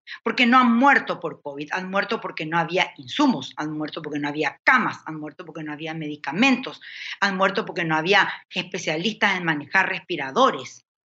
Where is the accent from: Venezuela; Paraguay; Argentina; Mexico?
Paraguay; Te pido que la próxima vez le dediques a Paraguay un poco más que a Surinam. Existimos, somos el corazón de América.